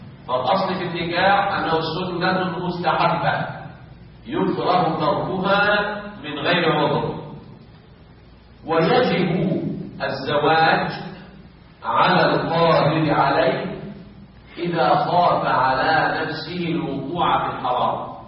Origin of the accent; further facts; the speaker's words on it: Sharqia Governorate, Egypt; لكن في بلادنا الشرقية المهور غالية جدا